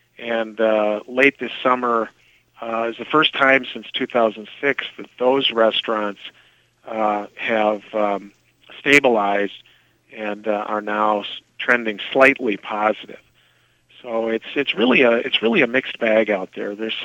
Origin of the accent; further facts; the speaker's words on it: St. Paul, Minnesota, United States; Minneapolis, St. Paul. I grew up in St. Paul.